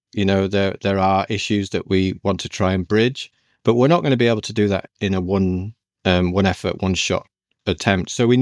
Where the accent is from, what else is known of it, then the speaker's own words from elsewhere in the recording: United Kingdom; As a British man, I find it very hard to take that kind of compliment.